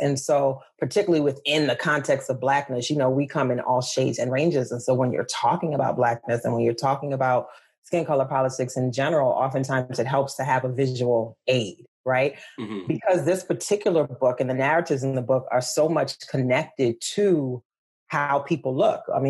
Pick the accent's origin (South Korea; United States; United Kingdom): United States; New Orleans, Louisiana; I grew up dark skinned, the daughter of West African parents, born and raised in New Orleans, right?